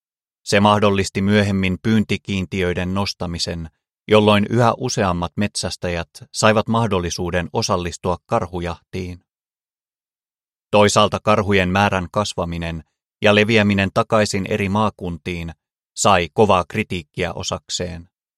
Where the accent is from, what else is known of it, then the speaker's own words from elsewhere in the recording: South Karelia, Finland; Lapsuuteni Etelä-Karjalassa en ollut missään tekemisissä karhun kanssa